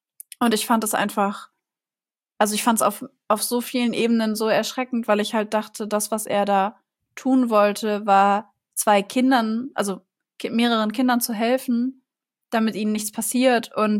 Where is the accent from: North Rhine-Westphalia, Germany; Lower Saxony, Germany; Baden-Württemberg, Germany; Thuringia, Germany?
Lower Saxony, Germany; Hanover; Also, ich bin selber ja ursprünglich in Hannover aufgewachsen. Und Hannover ist ja jetzt nicht unbedingt die allerfriedlichste Stadt, sagen wir es mal so.